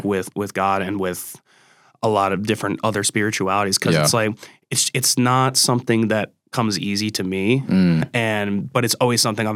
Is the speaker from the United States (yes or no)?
yes; Northeast, United States; Like, and we grew up in the Northeast. Like, we get it.